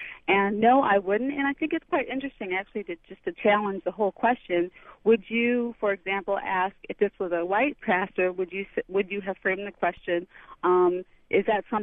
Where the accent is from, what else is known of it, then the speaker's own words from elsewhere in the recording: Midwest, United States; now in Memphis, United States; I grew up in the Midwest, but I now live in the South, in Memphis.